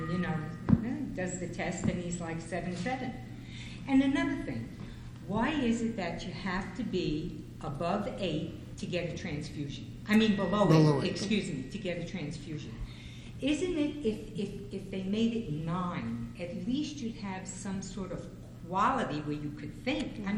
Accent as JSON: {"language": "English", "town": "Long Island", "region": "New York", "country": "United States", "said": "from Long Island."}